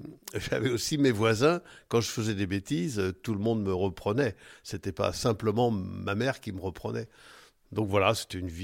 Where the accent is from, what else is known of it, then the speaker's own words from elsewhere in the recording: Saint-Rémy-sur-Creuse, Nouvelle-Aquitaine, France; Je suis né moi à Saint-Rémy-sur-Creuse, c'est à 3 km de Descartes. J'y suis né, jusque l'âge de 20 ans j'y ai vécu.